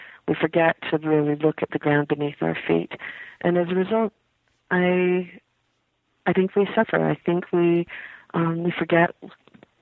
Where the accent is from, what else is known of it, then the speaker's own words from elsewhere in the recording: Utah, United States; I come from Utah, 5-6 generations, Mormon pioneers.